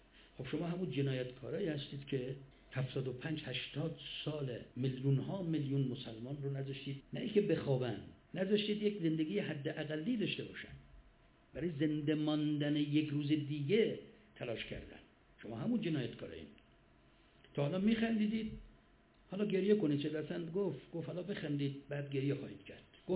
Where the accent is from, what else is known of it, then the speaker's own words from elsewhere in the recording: Mashhad, Razavi Khorasan, Iran; بعد میاد تهران مشهد، ما مشهدیم، به تهران چه ربطی؟